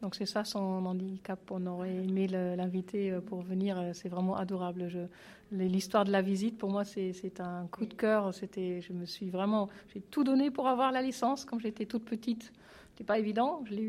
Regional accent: Germany; French is a second language; now in France; on entend mon accent. Donc voilà, je suis allemande en France depuis plus que de 20 ans.

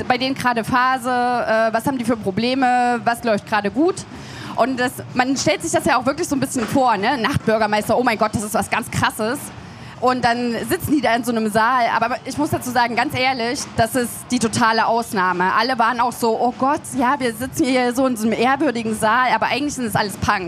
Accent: Leipzig, Saxony, Germany; Ich komme aus Leipzig

